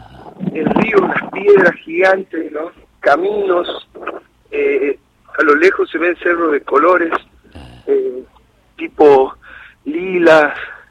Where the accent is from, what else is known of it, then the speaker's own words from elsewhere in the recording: El Carmen, Jujuy, Argentina; Pero de ahí me llevaba a vivir al Carmen.